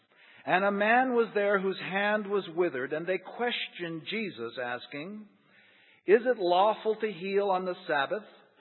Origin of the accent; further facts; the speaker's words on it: New York, United States; And I come from New York.